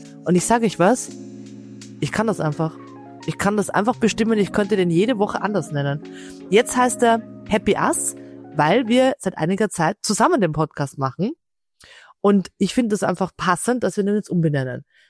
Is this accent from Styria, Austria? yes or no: no; Vienna, Austria; accent: Viennese; Ich bin ja total stolz, dass ich rede wahnsinnig Hochdeutsch, ich rede aber auch Wienerisch.